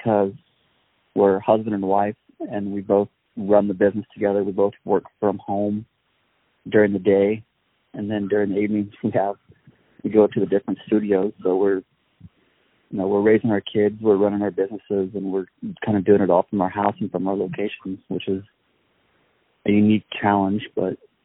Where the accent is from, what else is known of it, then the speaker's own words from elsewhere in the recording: Council Grove, Kansas, United States; I'm 36. I was born in Council Grove, Kansas, which is, I think our population is around 2,200 people that live here. And graduated high school here